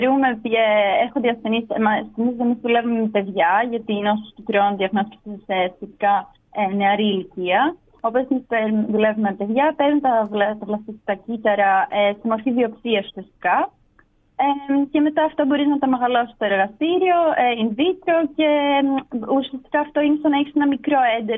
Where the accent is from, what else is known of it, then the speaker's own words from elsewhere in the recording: Greece; moved away as an adult; Ναι, η αλήθεια είναι ότι έφυγα σχετικά νωρίς από την Ελλάδα. Δηλαδή, έκανα τις προπτυχιακές μου σπουδές κατευθείαν στην Αγγλία.